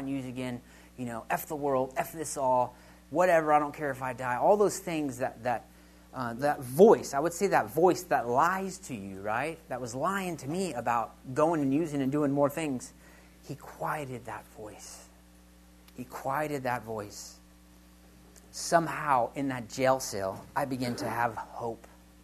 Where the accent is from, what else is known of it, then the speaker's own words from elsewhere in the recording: California, United States; also born or lived in Colorado; So I was born in Colorado, I guess I should say. My mom brought us out to California when I was like, 6 months or a year old, something like that.